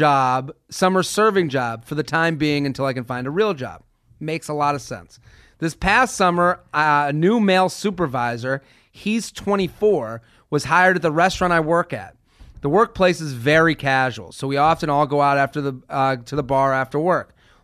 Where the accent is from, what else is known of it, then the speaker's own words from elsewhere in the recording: Massachusetts, United States; I came from Massachusetts to Penn State